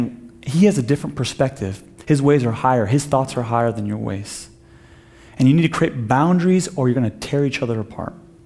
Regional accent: Iran; I'm Persian. We're the two more stubborn people groups in the whole world

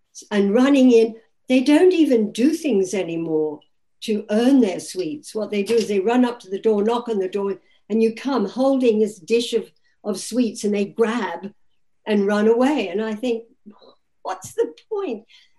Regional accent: Australia; now in United Kingdom; I grew up in Australia.

